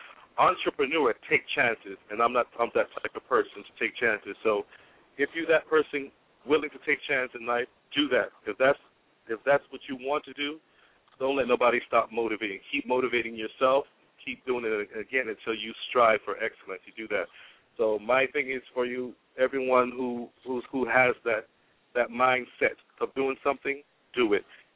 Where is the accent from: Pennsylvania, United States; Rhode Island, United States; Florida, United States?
Florida, United States; Miami; I grew up in Miami as well. I went to high school in Miami